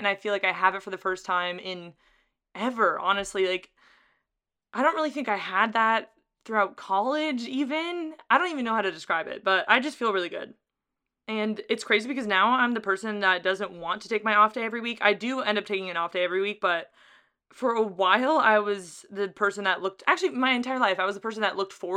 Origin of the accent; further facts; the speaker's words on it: Carlsbad, California, United States; April 2nd is the Carlsbad 5000. It's a big 5K. It's pretty flat. It's in my hometown.